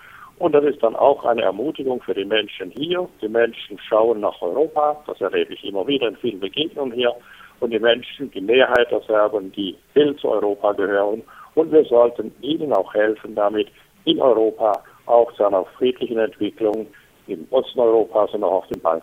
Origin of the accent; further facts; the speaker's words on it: Filipova, Vojvodina, Serbia; now in Germany; Ich bin hier geboren, bin dann auch hier von 1946 nach Deutschland gekommen. Ich habe hier meine Wurzeln, das ist die Heimat meiner Kindheit. Mein Heimatort, Filipova, war ein deutscher Ort.